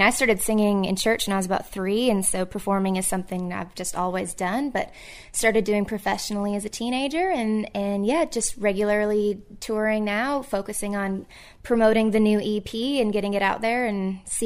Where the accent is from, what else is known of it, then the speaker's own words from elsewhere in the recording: British Columbia, Canada; now in Nashville, United States; I grew up in, like, cowboy country, northern British Columbia, like the cowboy preacher, everyone lived on a farm type.